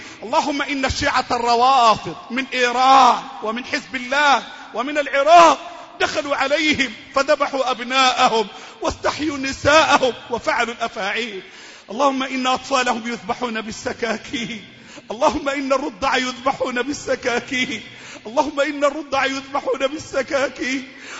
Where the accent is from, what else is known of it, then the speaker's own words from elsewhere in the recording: Egypt; اللهم احفظ بلدنا مصر